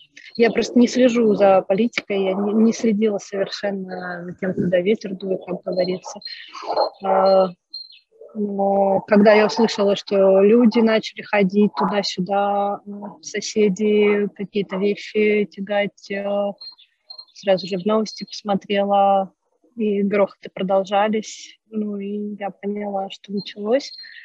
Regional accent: Ukraine; moved away as an adult; А сейчас, когда я уехала из Украины, в таких обстоятельствах не особо ценно стало говорить, что я украинка.

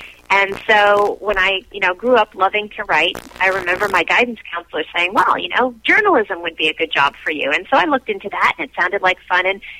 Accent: Medina, New York, United States; I grew up in Medina, New York, which is between Buffalo and Rochester in western New York.

